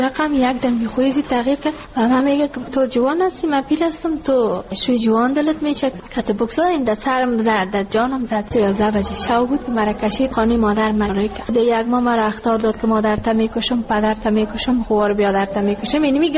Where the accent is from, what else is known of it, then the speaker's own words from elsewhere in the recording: Ghazni, Afghanistan; now in Kabul, Afghanistan; ما کابل آمده از غزنی هستیم.